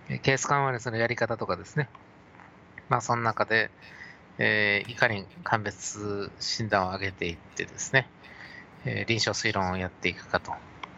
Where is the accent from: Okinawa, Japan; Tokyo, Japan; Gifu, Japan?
Okinawa, Japan; 沖縄の故郷の沖縄に戻って、こういう教育活動を継続できると